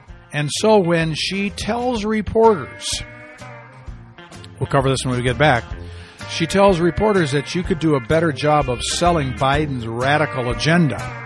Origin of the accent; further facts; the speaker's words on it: Michigan, United States; And then there's, growing up in Michigan, I got a humongous amount of Motown records.